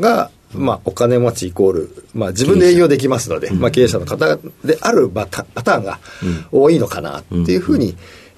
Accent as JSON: {"language": "Japanese", "region": "Tokyo", "country": "Japan", "said": "東京になります。"}